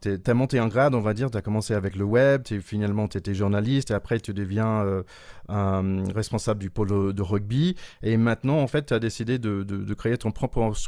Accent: United States; French is a second language; il y a un truc que je comprends pas en tant qu'Américain

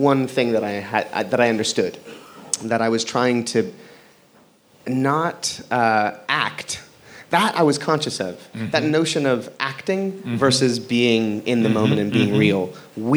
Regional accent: Iowa, United States; born there; It sort of started with, I was born in Iowa.

